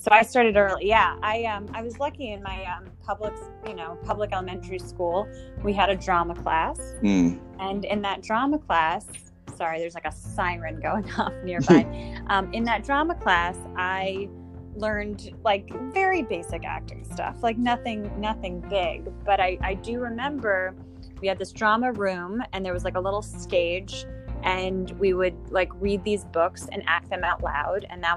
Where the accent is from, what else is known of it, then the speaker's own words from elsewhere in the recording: New York City, New York, United States; I'm born and raised in Manhattan, in New York City.